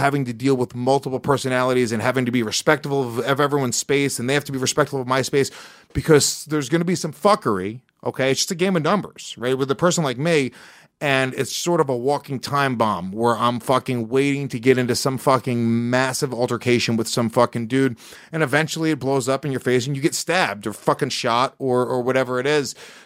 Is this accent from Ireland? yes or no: no; New York, United States; I grew up in Rockland County, New York. Uh-huh. I grew up in the burbs, but I spent so much time here.